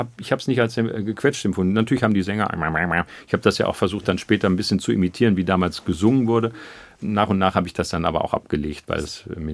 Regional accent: Lünen, North Rhine-Westphalia, Germany; Ich bin ja im Münsterland auf die Welt gekommen. Lünen ist eine geteilte Stadt, ist halb Paderborn und halb Münsterland. Ich bin im Münsterland, also im Bistum Münster geboren und meine Jugend habe ich dann tatsächlich im Bistum Paderborn zugebracht.

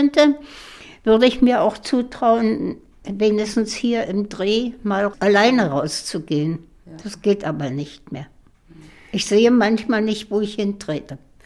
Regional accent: Olsztyn, Warmian-Masurian Voivodeship, Poland; born there; Ich komme ja aus Ostpreußen. Ich bin im heutigen Olsztyn, früher Allenstein, geboren worden.

